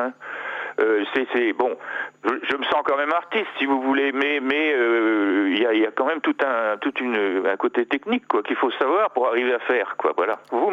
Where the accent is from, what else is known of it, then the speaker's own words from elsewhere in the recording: Torigny-sur-Vire, Normandy, France; born there; Alors, je suis né en Normandie, dans la Manche, à un petit bourg qui s'appelle Torigny-sur-Vire, où mon père, en fait, faisait la reconstruction.